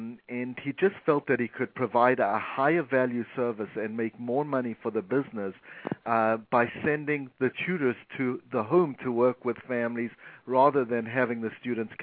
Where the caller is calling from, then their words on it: Toronto, Ontario, Canada; I'm calling from Toronto, Canada.